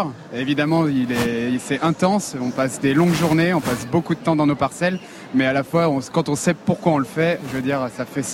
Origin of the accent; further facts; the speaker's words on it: Auvergne-Rhône-Alpes, France; Je venais de l'Ain, dans le Bugey.